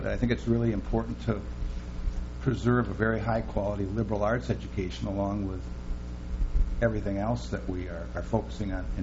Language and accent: English; Bloomington, Minnesota, United States; Growing up in Bloomington, Minnesota, I didn't have much access to diversity.